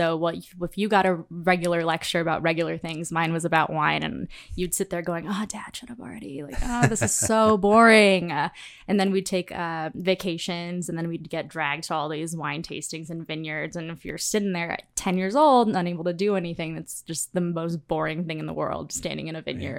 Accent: Chicago, Illinois, United States; now in Las Vegas, United States; I'm from Chicago, so it was only an hour or so flight.

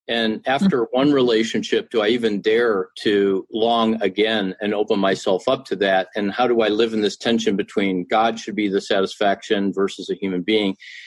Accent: Cleveland, Ohio, United States; I grew up in Cleveland, Ohio, just across the lake from you all in Canada

